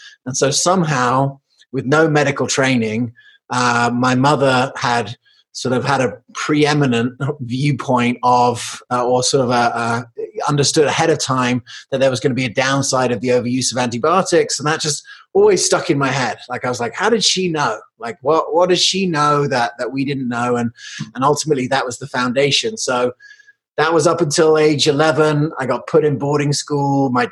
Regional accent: England, United Kingdom; also born or lived in Colorado, United States / South Africa; I was born in Colorado, but I grew up in England and South Africa.

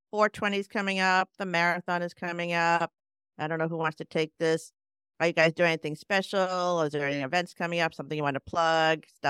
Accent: Boston, Massachusetts, United States; I grew up in Boston.

